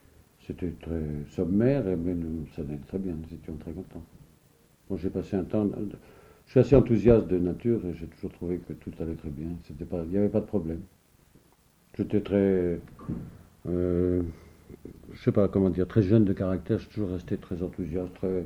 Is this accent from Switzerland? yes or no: no; Boulogne-sur-Mer, Hauts-de-France, France; also born or lived in Malo-les-Bains / Calais; c'est pour ça que moi je suis né à Malo-les-Bains, parce que ma mère était à Malo-les-Bains, mon père était embarqué à Dunkerque. Puis après, du temps tout môme, j'ai été à Boulogne, puis à Calais